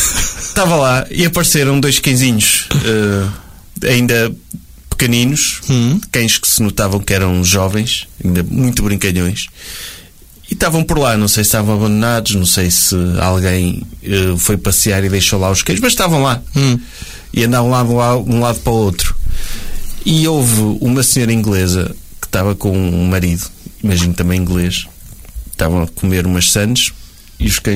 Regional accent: Portugal; eu como português fazia

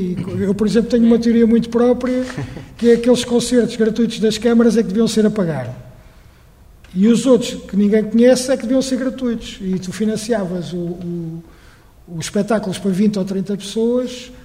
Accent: Abrantes, Santarém, Portugal; born there; Eu nasci numa, que é um concelho grande do Distrito de Santarém, nasci em Abrantes

